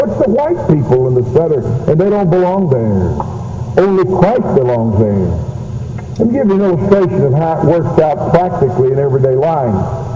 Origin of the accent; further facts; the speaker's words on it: the South, United States; I'm from the South, too, and in the South, we haven't done that very much through the years.